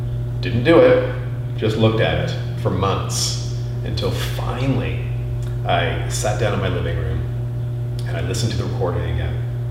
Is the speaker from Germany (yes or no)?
no; England, United Kingdom; I was born in the UK. I was raised as an English kid.